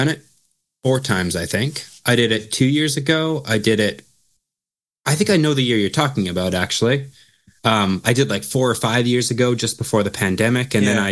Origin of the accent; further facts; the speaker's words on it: Brandon, Manitoba, Canada; I was born in Brandon, Manitoba, and then I lived there until I went to school at 18.